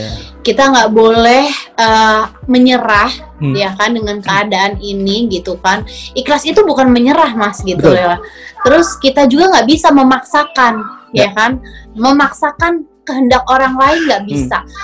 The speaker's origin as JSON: {"language": "Indonesian", "town": "Cirebon", "region": "West Java", "country": "Indonesia", "lives_now": "Bali, Indonesia", "said": "perjalanan aku dari Cirebon itu pindah ke Bali itu kurang lebih 1000 kilometer mas."}